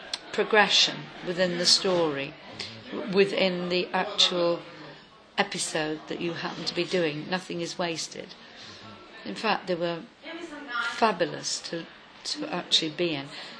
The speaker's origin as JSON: {"language": "English", "region": "Wales", "country": "United Kingdom", "tie": "born or raised there", "said": "as I grew up in the Valleys during the 50s"}